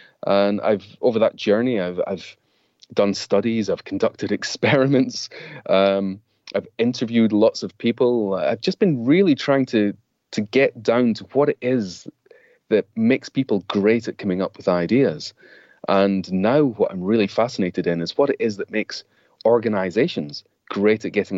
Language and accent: English; Scotland, United Kingdom; all the way back to me growing up in Scotland and being a kid who was fascinated with the fact that Scottish heritage, it seemed to be all about innovation.